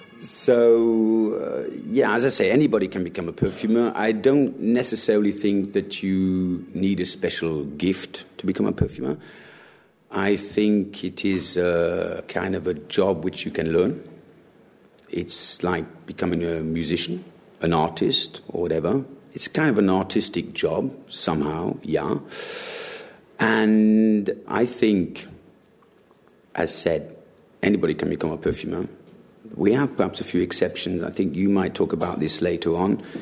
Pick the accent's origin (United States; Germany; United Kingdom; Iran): Germany; I grew up in Germany, and just to make it short, grew up in Germany.